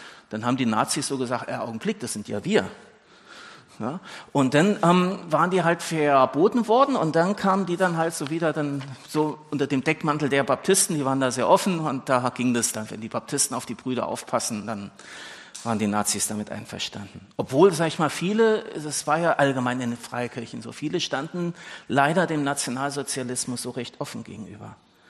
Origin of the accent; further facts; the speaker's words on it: Frankfurt, Hesse, Germany; ich habe meine Kindheit halt in Frankfurt verbracht